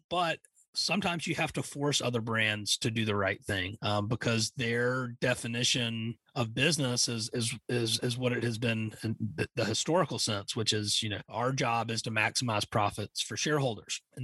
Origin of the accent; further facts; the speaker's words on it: Savannah, Georgia, United States; now in Wyoming, United States; I'm from Savannah, Georgia, originally, and I moved out to Wyoming.